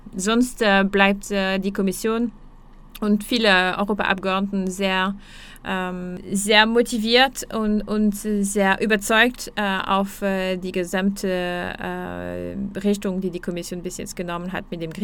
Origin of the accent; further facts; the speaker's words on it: France; German is a second language; ich komme aus Frankreich, wie man ja auch hören kann.